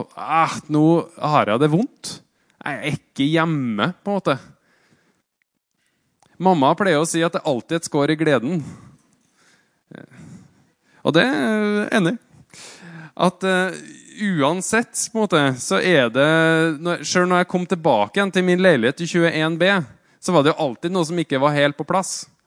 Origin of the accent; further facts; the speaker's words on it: Trøndelag, Norway; den tida fra når jeg bodde hjemme I Trøndelåna hjemme hvor det var så kaldt at det frøys